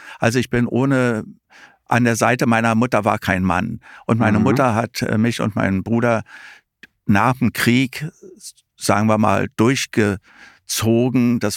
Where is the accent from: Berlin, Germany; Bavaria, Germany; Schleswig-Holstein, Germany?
Berlin, Germany; ich bin 1947 hier in Berlin geboren, in Berlin-Moabit geboren und liebe diese Stadt über alles